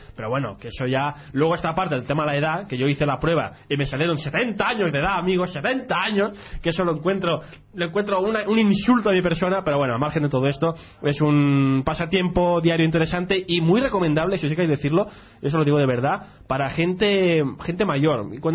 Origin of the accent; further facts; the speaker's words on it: Catalonia, Spain; si intento hacer un catalán, que soy catalán, además soy de aquí